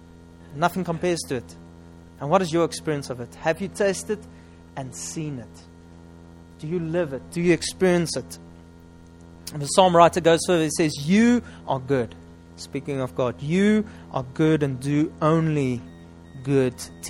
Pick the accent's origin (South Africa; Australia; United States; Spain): South Africa; Upington, Northern Cape; I'm from Upington. It's close to the Namib Desert. There's nothing there.